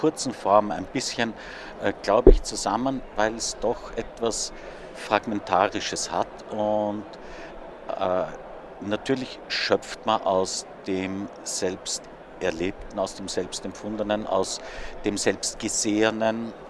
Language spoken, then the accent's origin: German; Vienna, Austria; ich bin in Wien geboren, ich bin aufgewachsen in Wien, ich bin zur Schule gegangen in Wien, ich habe hier studiert und ich arbeite hier.